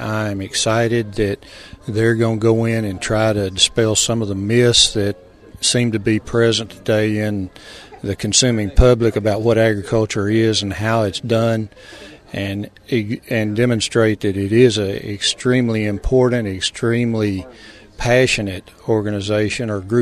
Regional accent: Spring Hill, Tennessee, United States; I am from Spring Hill, Tennessee, about 40 miles south of Nashville. We're a dairy farmer, about the third generation, bringing the fourth onto the scene.

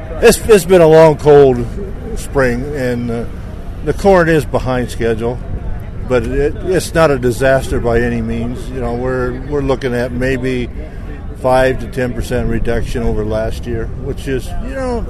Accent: Anamosa, Iowa, United States; I'm from Anamosa, over by Cedar Rapids, and I farm in that area.

